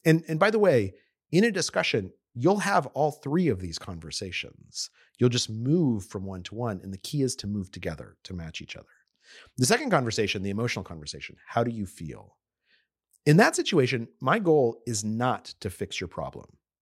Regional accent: New Mexico, United States; I'm someone who grew up in New Mexico. I'm an American.

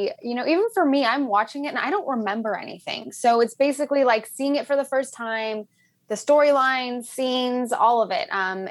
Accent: Los Angeles, California, United States; I have to say, I grew up in Los Angeles. I'm from here.

